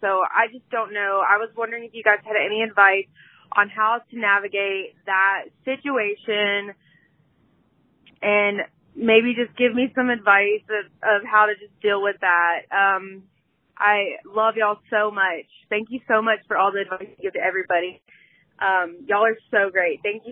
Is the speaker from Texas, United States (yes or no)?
yes; Big Spring, Texas, United States; I'm from Big Spring, Texas.